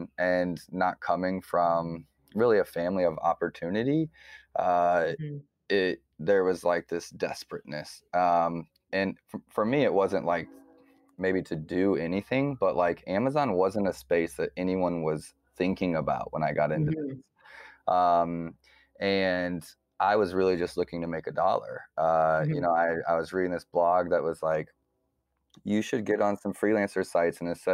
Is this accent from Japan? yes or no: no; DR Congo; I grew up in Congo, very passionate.